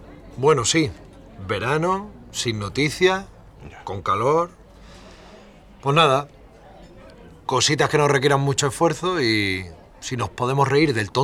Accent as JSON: {"language": "Spanish", "town": "Cáceres", "region": "Extremadura", "country": "Spain", "said": "porque yo soy de Cáceres y pensé que vaya mierda, que siempre que salimos los extremeños en la tele"}